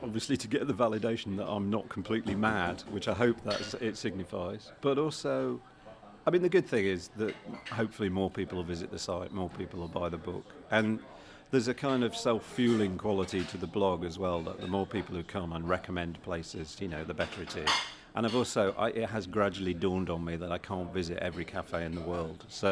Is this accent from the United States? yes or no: no; Derby, East Midlands, United Kingdom; because I'm from Derby